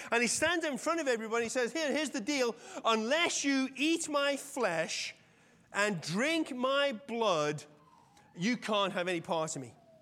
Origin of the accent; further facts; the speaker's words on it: England, United Kingdom; I always remember it because I'm English.